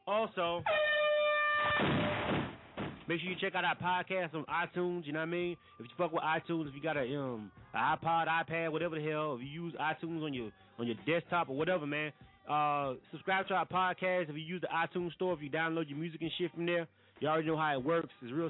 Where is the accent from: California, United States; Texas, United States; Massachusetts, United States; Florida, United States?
Florida, United States; And also because, you know, I'm from Florida, so when I go home, back home, you know, I got a lot of love back there as an artist